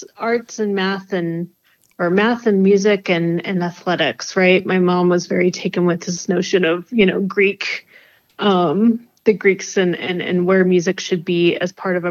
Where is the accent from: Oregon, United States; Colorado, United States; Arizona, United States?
Arizona, United States; Tucson; And I grew up in Tucson, Arizona, on the lands of the Tohono O'odham and Hopi and many other indigenous groups.